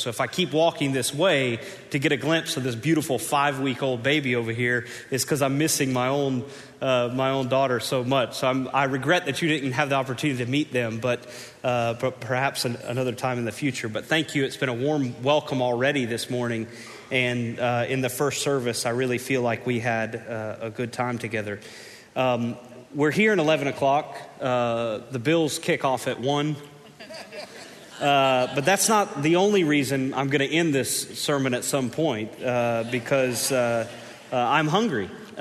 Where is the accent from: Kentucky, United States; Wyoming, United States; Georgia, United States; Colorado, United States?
Georgia, United States; I am from Georgia.